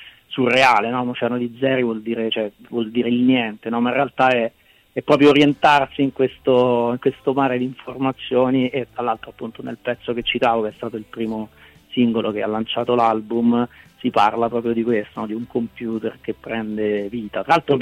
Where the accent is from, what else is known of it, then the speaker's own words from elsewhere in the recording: Rome, Lazio, Italy; now in Milan, Italy; sono di Roma e vivo a Milano da un bel po' di anni